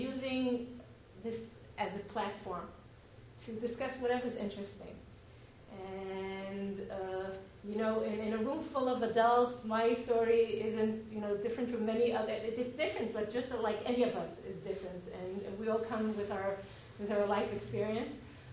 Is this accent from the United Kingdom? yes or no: no; Israel; English is a second language; I had the privilege to be born and raised in Israel and raise my children in Israel.